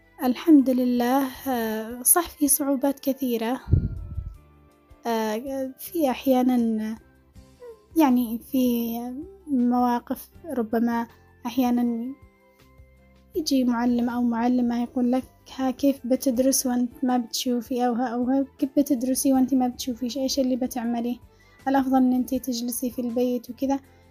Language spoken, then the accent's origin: Arabic; Dhamar, Yemen; born there; now in Sanaa, Yemen; من مواليد محافظة ذمار، حاليا أسكن في محافظة صنعاء، كفيفة منذ الولادة